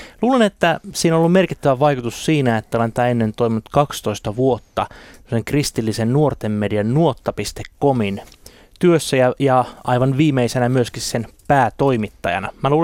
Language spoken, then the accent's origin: Finnish; Sipoo, Uusimaa, Finland; now in Helsinki, Finland; Olen kotoisin Sipoosta, eli tuossa Helsingin kupeessa pieni kunta, ja sain siellä viettää ensimmäiset 20 vuotta elämästäni, ja sen jälkeen sitten olen Helsingissä asunut, ja nykyisin sitten minulla on vaimo ja 2 lasta, ja koko perhe täällä Helsingissä asumme.